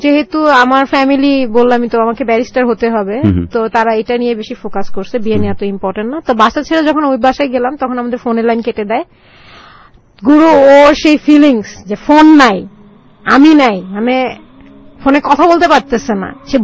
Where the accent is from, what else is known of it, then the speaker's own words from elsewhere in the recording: Barishal, Barishal Division, Bangladesh; ওই সময় আমার মা বরিশালে গিয়েছিলেন, তারপর আমার দেশের বাড়ি বরিশাল।